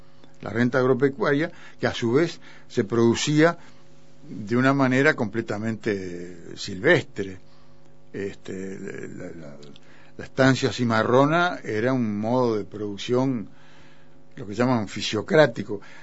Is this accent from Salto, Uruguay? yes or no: no; Montevideo, Uruguay; Yo soy muy montevideano en cuanto a que nací en Montevideo, me crié acá.